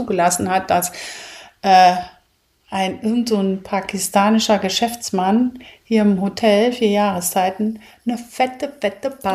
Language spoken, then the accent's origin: German; Rhineland, Germany; Entschuldigung, ich bin Rheinländerin.